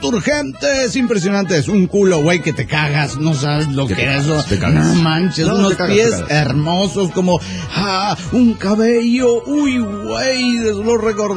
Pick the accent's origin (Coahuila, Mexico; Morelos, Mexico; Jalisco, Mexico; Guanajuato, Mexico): Morelos, Mexico; Axochiapan; de Axochiapan, Morelos, México.